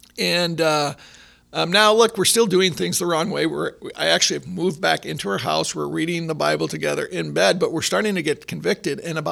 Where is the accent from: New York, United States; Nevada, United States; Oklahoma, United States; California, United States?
New York, United States; And what's interesting about 9/11 is because I'm from New York, I'm watching these planes hit the World Trade Center